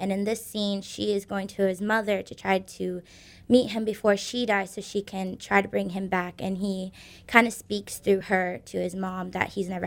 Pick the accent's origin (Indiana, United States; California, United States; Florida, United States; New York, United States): Florida, United States; I'm 18 years old, and I was born and raised in Florida.